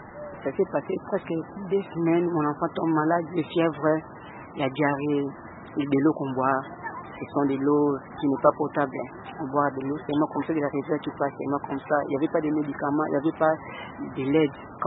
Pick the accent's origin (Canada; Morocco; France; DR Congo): DR Congo; Kinshasa; moved away; Moi, je viens de Kinshasa. On avait fui à partir de l'Angola.